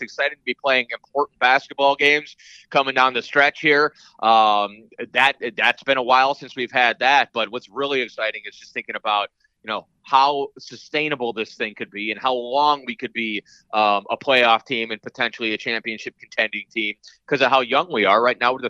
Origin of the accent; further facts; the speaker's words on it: Cleveland, Ohio, United States; I grew up in Cleveland, Ohio, as a Cavaliers, Indians, and then Guardians and Browns fan.